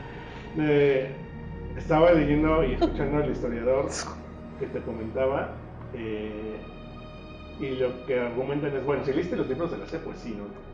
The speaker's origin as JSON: {"language": "Spanish", "country": "Mexico", "said": "porque eso como mexicanos nos han enseñado."}